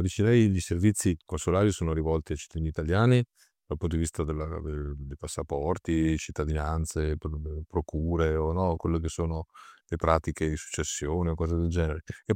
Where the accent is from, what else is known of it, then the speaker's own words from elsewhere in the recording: Trento, Trentino-Alto Adige, Italy; anche a Trento, da dove vengo io